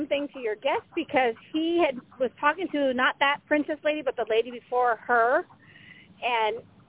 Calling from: Ventura, California, United States; from Ventura, California.

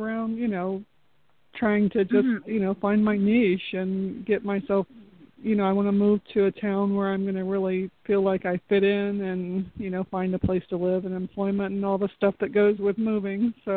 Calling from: Florida, United States; I'm calling you from Florida.

